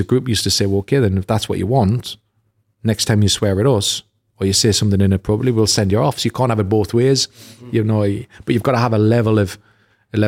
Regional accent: North East England, United Kingdom; Probably because I was from the North East.

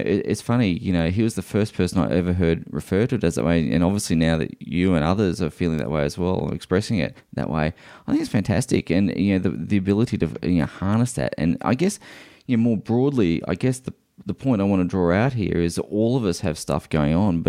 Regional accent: Queensland, Australia; many years ago, I met a real estate agent in my hometown in Queensland

